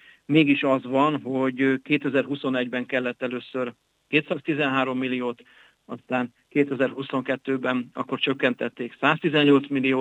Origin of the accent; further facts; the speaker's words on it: Baja, Bács-Kiskun, Hungary; De mondhatnám mondjuk szülővárosomat, Baját, ami fele akkora, mint mi